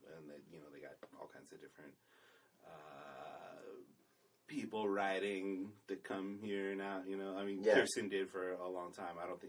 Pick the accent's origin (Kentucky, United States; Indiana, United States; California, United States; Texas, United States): California, United States; I'm from Southern California. That's fucking how people talk.